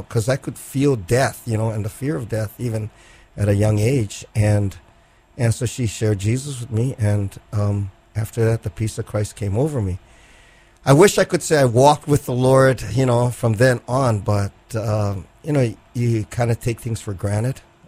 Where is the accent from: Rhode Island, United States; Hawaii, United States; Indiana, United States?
Hawaii, United States; Kaneohe; I grew up in Kaneohe, but I also grew up at, if there's any place I grew up at Kalihi Union Church.